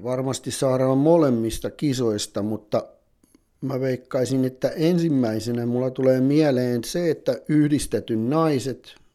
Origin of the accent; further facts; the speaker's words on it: Valkeakoski, Pirkanmaa, Finland; täältä paikallisia, kun ollaan Valkeakoskelta